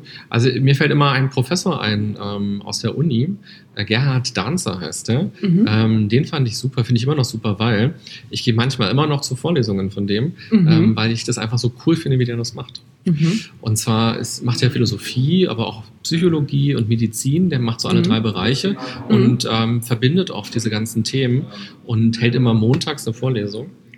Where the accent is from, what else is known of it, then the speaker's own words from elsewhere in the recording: Berlin, Germany; Weil Berlin, ich bin ja Berliner.